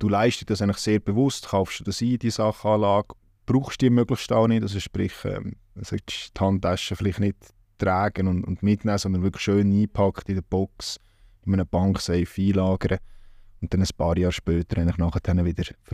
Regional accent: Hasliberg, Bern, Switzerland; meine Heimat ist eigentlich in den Bergen, im Berner Oberland, also meine Wurzeln im Hasliberg.

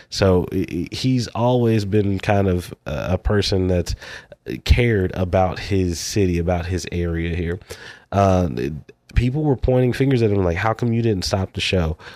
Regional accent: Houston, Texas, United States; And I hate to say that it was a venue in my home state, you know, a venue out there in Houston, Texas.

